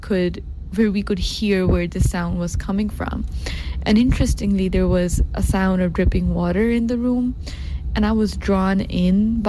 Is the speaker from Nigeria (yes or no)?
no; Pakistan; moved away as an adult; now in United States; I'm originally from Pakistan, and I just moved here less than 5 to 6 months ago.